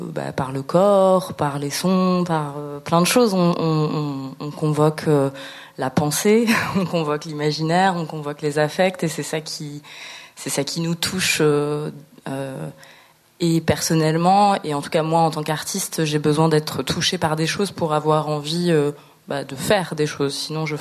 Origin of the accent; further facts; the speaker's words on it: France; moi, je suis métisse, d'un père camerounais, que j'ai grandi en France.